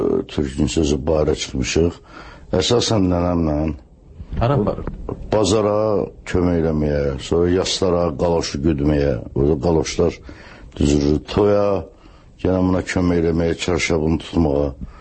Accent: Baku, Azerbaijan; Əlbəttə böyük çətinliklə böyümüşəm Sovetskidə.

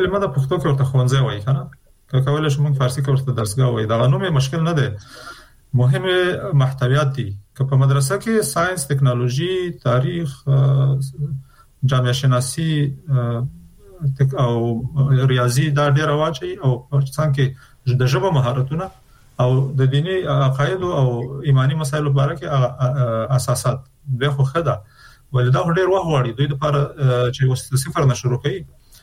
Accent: Afghanistan; چون موږ د افغانستان خلک یو

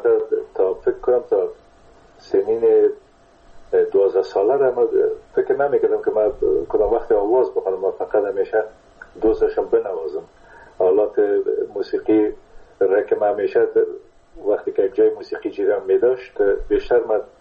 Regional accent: Kunduz, Afghanistan; born there; در قندوز در اون زمانی که ما به دنیا آمدم تازرم در اشپینزر قندوز مصروف ایفای وظیفه بوده و در اون زمان البته تا سنای 3 سالگی را ما در قندوز بودیم، مکتب نرفتیم در قندوز

